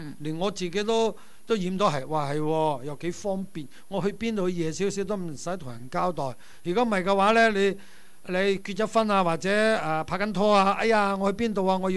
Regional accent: United States; 我哋美國人咧就越嚟越享受做單身貴族

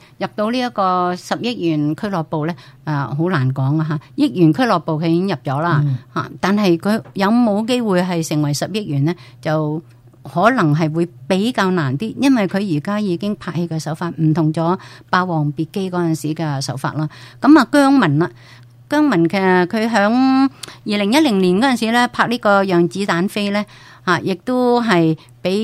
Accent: China; 我哋身为中国人咧，睇到我哋中国咧系可以做到咁大场面嘅铺排啊

